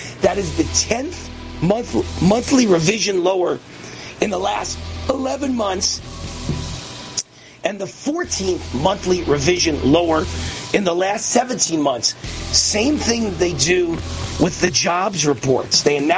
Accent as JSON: {"language": "English", "region": "Nevada", "country": "United States", "tie": "born or raised there", "said": "And in Nevada, Trump leads by 6 points. That's my home state."}